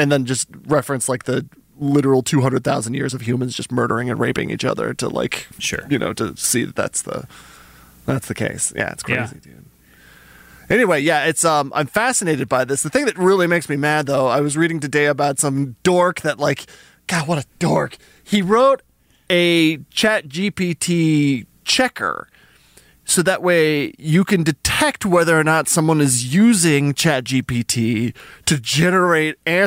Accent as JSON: {"language": "English", "region": "New Mexico", "country": "United States", "said": "I'm from New Mexico. There's a ton of people that still call themselves Indian for the purpose of selling wares, like silver and turquoise and stuff, right?"}